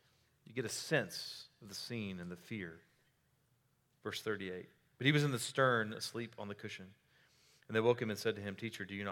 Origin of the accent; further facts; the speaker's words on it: Baytown, Texas, United States; I remember growing up in Baytown and just waiting out Category 1 hurricanes.